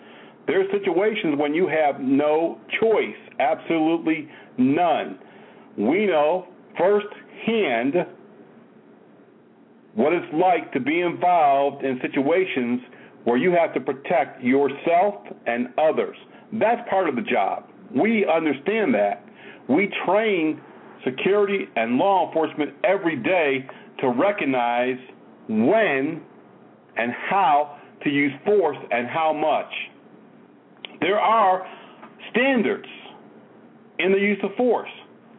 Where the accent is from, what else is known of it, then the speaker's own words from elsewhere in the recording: Connecticut, United States; East Hartford, Connecticut, you know, I grew up in Connecticut. I know how those folks are up there.